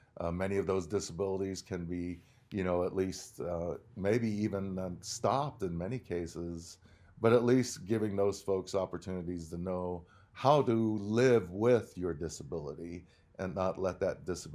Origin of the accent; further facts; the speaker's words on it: Tempe, Arizona, United States; My mom made sure that my brother and I knew growing up in Tempe, Arizona, just outside of Phoenix, we knew who we are as Lakota.